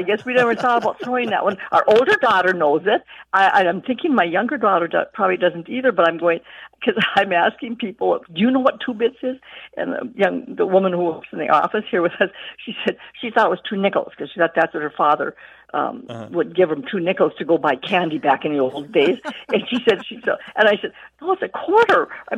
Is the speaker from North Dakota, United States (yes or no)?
yes; Berthold, North Dakota, United States; I'm from Berthold, North Dakota.